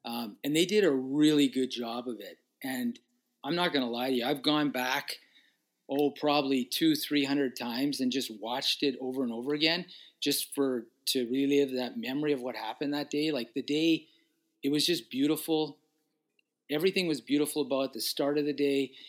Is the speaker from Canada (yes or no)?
yes; Winnipeg, Manitoba, Canada; because since we were both born and raised in Winnipeg, we got the chance to run in front of our friends and family.